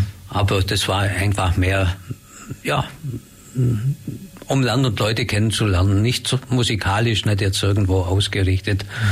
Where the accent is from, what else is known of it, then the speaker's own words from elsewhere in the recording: Wettenhausen, Bavaria, Germany; mal in meinem Heimatort in Wettenhausen, im schönen Krammeltal